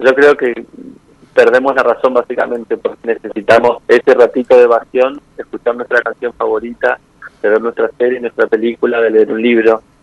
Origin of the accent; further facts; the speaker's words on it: Corrientes, Argentina; Y bueno, somos correntinos.